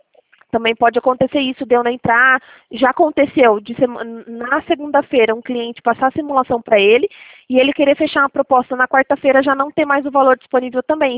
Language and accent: Portuguese; Itatiba, São Paulo, Brazil; eu sou aqui de Itatiba.